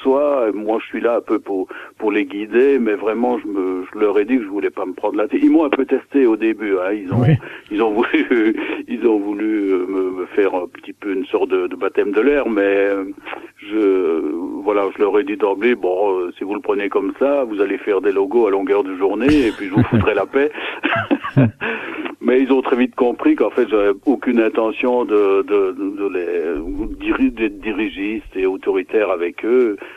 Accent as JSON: {"language": "French", "country": "Belgium", "moved": "yes", "lives_now": "France", "said": "je suis belge d'origine, donc j'habitais la Belgique. Maintenant, depuis 40 ans, j'habite dans le Gers."}